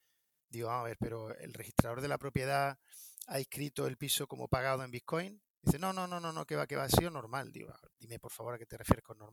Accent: Granada, Andalusia, Spain; born there; Yo soy ingeniero de caminos, nací en Granada, y mi primer trabajo fue en Jamaica

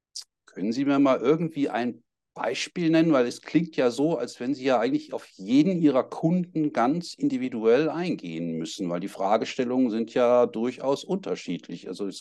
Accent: Hamburg, Germany; Ich komme ja aus Hamburg und kenne Buxtehude und kenne die Geschichte dahinter

